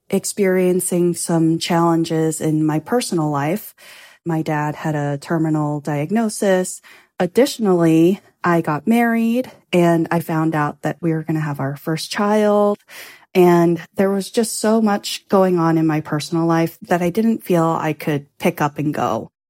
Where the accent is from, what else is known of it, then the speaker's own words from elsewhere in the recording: Los Angeles, California, United States; I grew up in Los Angeles, going to the beach, and I was just fascinated by the oceans